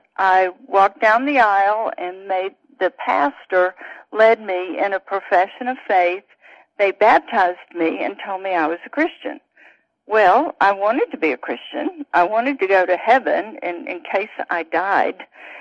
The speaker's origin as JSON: {"language": "English", "region": "the South", "country": "United States", "tie": "born or raised there", "said": "I grew up in the South. You can probably tell."}